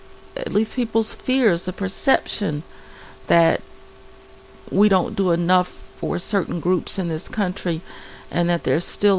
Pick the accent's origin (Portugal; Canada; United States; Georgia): United States; New Orleans, Louisiana; I think my hometown is unique, but I think many people who are educated and who know or who have visited New Orleans would recognize that New Orleans really is very unique